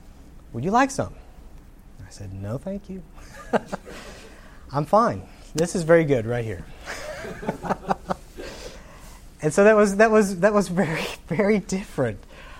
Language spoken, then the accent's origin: English; Tennessee, United States; I was raised in the South. And in Tennessee, we have what's called Southern hospitality.